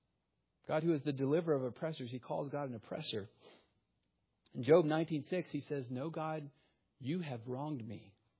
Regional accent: Texas, United States; also born or lived in Minot, North Dakota; I grew up in Central Texas. It is a land filled with tornadoes and hailstorms, which you probably cannot imagine from here.

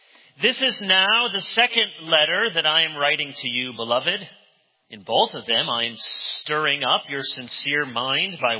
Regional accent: Michigan, United States; at least as I remember it as a kid growing up in Michigan, there was usually snow on the ground

